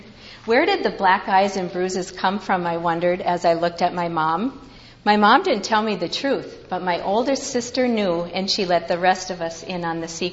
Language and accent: English; Minnesota, United States; because I'm from Minnesota, and you are this is Navasota.